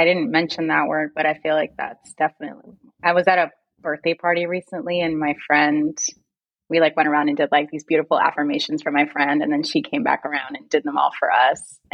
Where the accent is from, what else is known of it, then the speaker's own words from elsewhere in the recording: Minnesota, United States; also born or lived in Puerto Rico; I was born in Puerto Rico. And I lived there till I was 8. And then I like to say now that I was moved to Minnesota, where I spent.